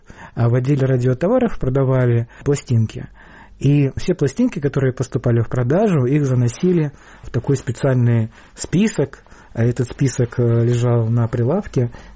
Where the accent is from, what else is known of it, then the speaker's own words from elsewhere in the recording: Bakhmut, Donetsk Oblast, Ukraine; born there; Родился на Донбассе, в городе, который раньше назывался Бахмут, потом стали называть его Артемовск, теперь он снова стал Бахмутом.